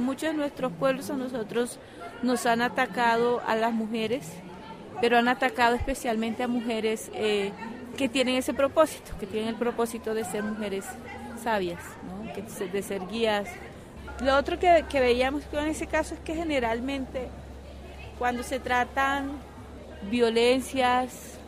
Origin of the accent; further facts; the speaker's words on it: Cesar, Colombia; soy cancuama de la Sierra Nevada de Santa Marta, Colombia